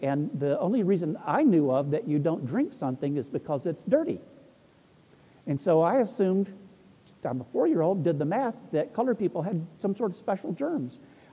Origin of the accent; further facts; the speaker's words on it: the South, United States; I was raised in the Jim Crow South. I mean, I was raised a racist.